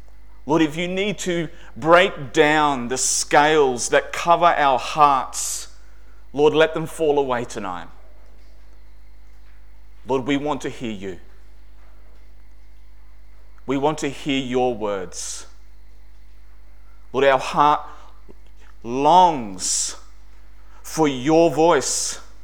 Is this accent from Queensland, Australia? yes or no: yes; Nambour, Queensland, Australia; born there; My mum stayed down on the Sunshine Coast. I was born in Nambour Hospital, and then as soon as I was well enough to leave hospital